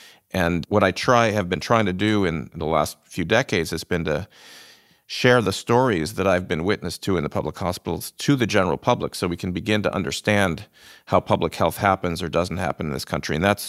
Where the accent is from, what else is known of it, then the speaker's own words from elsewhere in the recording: Buffalo, New York, United States; I'm originally from Buffalo, New York.